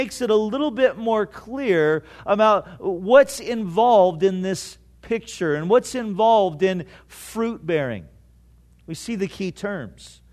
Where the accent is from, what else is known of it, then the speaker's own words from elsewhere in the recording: Santa Ana, California, United States; when I grew up in Santa Ana, we had a little grapevine plant in our backyard.